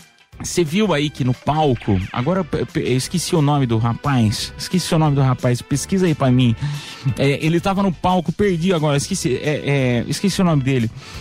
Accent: Piedade, São Paulo, Brazil; sou do interior de São Paulo, chamada Piedade, a cidade.

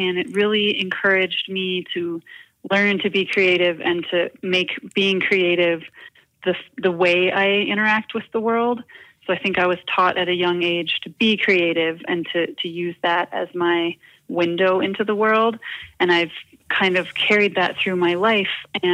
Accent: De Pere, Wisconsin, United States; I grew up in De Pere, Wisconsin, which is right outside of Green Bay.

